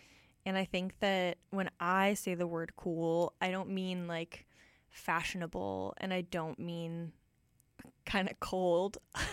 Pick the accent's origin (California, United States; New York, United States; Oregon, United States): New York, United States; I think this is funny because I grew up in New York State, and New York City is not the capital of New York State.